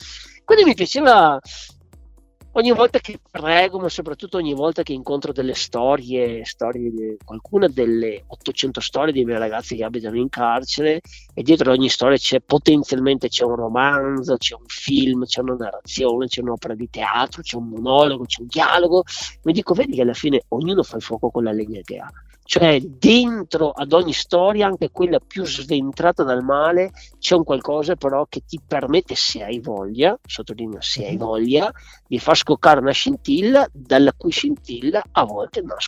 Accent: Veneto, Italy; sono veneto

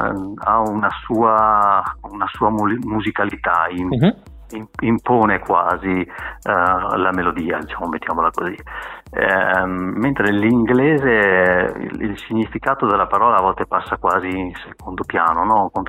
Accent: Mestre, Veneto, Italy; Beh, io sono di Mestre, per cui il Veneto è casa mia.

